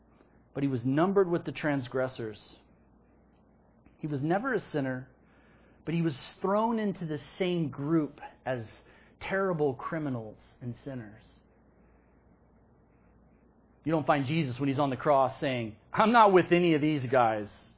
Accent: Texas, United States; You know, I grew up in Texas

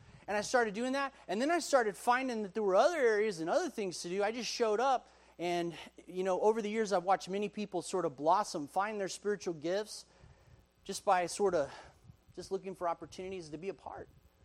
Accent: Austin, Texas, United States; I grew up in Austin, the music capital of the world.

